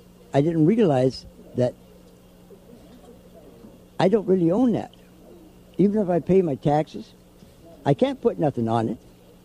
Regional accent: California, United States; now in Louisiana, United States; I'm from California.

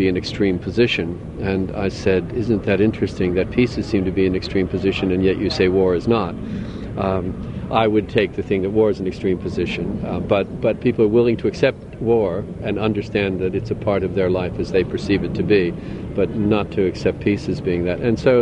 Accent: Melbourne, Victoria, Australia; I'm from Melbourne, Australia.

